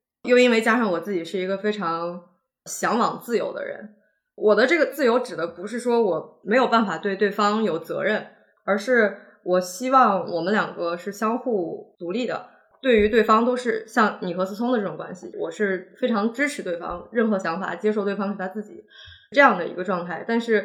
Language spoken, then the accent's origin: Chinese; Shandong, China; born there; 我生在山东